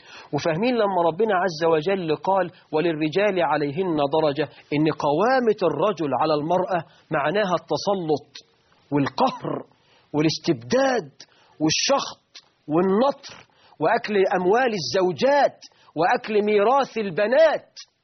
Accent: Egypt; فين مشكلة العنوسة وإحنا عندنا في مصر 12 مليون عانس تخطوا سن 35.

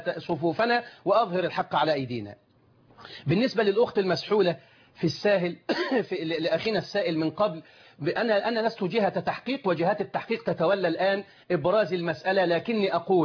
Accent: Egypt

